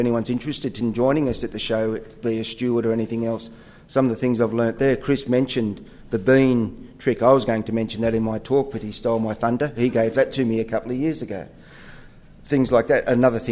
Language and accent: English; New South Wales, Australia; although we're not from England. I come from central New South Wales.